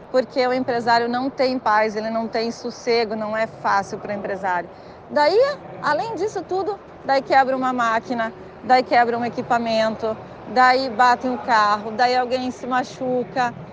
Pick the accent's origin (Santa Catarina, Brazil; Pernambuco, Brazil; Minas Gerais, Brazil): Santa Catarina, Brazil; Porto União; born there; eu nasci em Porto União, né, ali no São Brás, e eu estudei no Colégio São José.